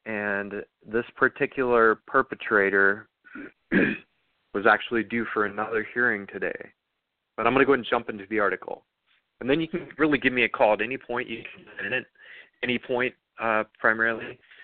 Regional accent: South Dakota, United States; I'm from South Dakota and I've always been blue.

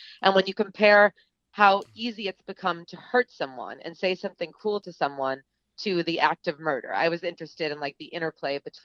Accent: Cape Cod, Massachusetts, United States; So I grew up on Cape Cod, and I had a lot of retail jobs.

